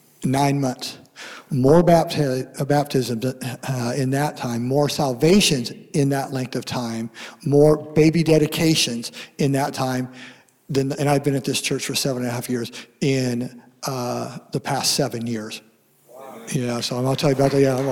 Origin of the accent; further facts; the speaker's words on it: Seattle, Washington, United States; I'm from Washington State, Seattle.